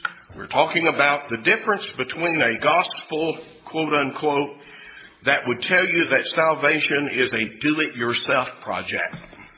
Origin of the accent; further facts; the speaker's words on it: Texas, United States; I don't know if that's a Texas expression. I'm from Texas. Y'all know what that means?